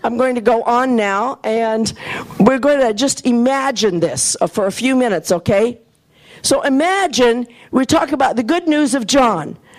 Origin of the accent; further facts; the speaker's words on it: Iowa, United States; My family, you know, I'm from Iowa originally